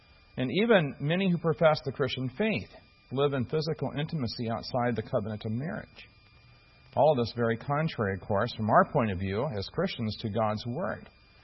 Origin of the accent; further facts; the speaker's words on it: Midwest, United States; It may have been different where I grew up in the Midwest, which was part of the so-called Bible Belt